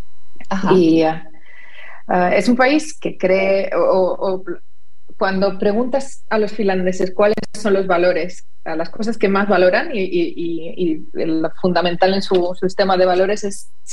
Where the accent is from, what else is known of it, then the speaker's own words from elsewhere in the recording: Barcelona, Catalonia, Spain; also born or lived in Madrid; lo aprendí de muy pequeña. Crecí en Barcelona y más tarde he vivido 16 años en Madrid.